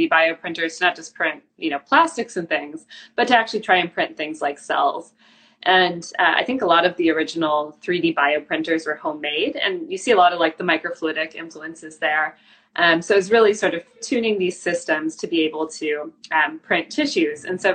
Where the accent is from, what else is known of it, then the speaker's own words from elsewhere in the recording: Missouri, United States; now in Victoria, Canada; Yeah, I gotta say, I'm originally from Missouri. So I went east, then came back